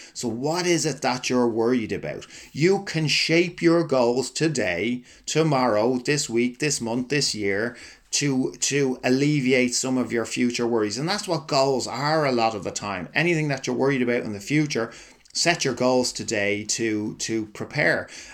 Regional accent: Ireland; As Irish people, we're great at doing that, putting worries into the back of the head.

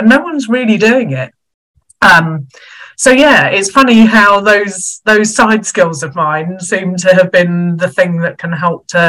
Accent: India; hi, I'm Indian, so a lot of my family are engineers.

